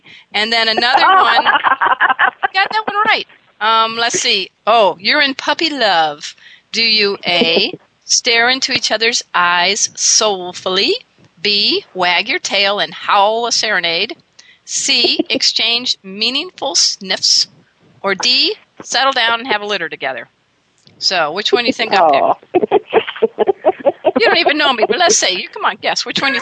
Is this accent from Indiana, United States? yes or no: yes; Crown Point, Indiana, United States; I never thought growing up in Crown Point, Indiana, that I would be destined to be proclaimed Cat Writer of the Year